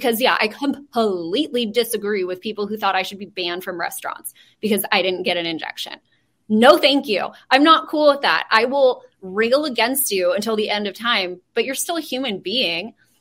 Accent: California, United States; I'm from California. I'm in Los Angeles. My family's here.

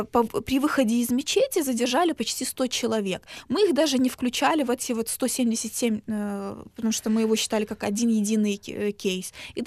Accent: Crimea, Ukraine; я говорю о нем не только как крымская татарка, а в первую очередь как правозащитница

